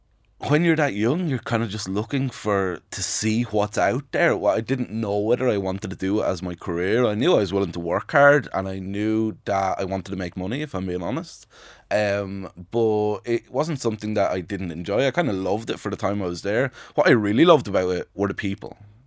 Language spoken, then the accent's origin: English; Ireland; the consultation was at a level that I'd never felt before as an Irish man, to be honest, getting my hair cut.